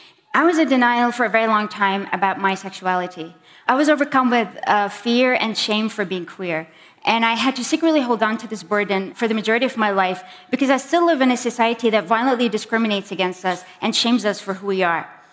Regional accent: Bahrain; and I am from Bahrain.

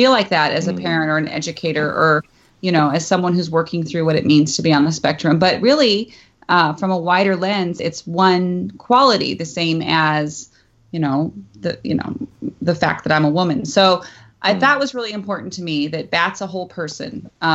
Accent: California, United States; Like, you know, I could say I'm a Californian, or I'm a woman

